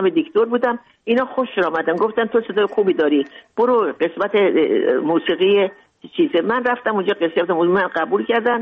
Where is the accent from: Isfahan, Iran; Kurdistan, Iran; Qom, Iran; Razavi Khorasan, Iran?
Razavi Khorasan, Iran; Mashhad; من تازه تولد شده بودم، من بردم به ایران، کوچیک بودم. اونجا در مشهد بزرگ شدم.